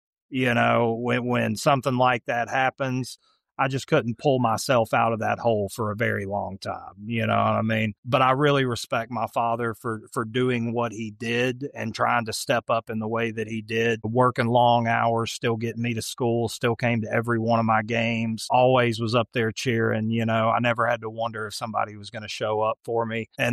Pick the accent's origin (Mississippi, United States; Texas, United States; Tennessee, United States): Tennessee, United States; I grew up right here in East Tennessee.